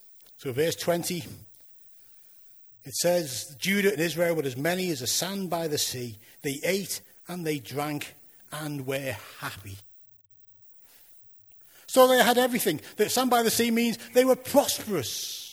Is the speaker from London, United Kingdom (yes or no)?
no; Liverpool, North West England, United Kingdom; I have a proper accent, unlike the rest of you. Okay, so I'm from Liverpool